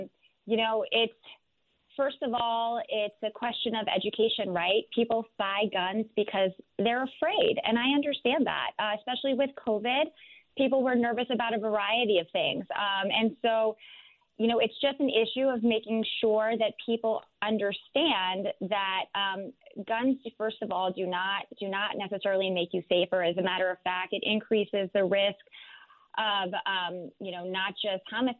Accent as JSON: {"language": "English", "town": "Princeton", "region": "New Jersey", "country": "United States", "tie": "born or raised there", "said": "Sure. So I grew up in Princeton, New Jersey."}